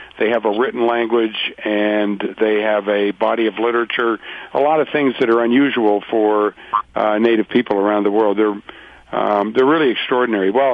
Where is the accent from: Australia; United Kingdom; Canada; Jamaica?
Canada; born there; also born or lived in United States; I was born in Canada. Yeah, I live in Canada. I've lived in the U.S. most of my life, but I was born in Canada.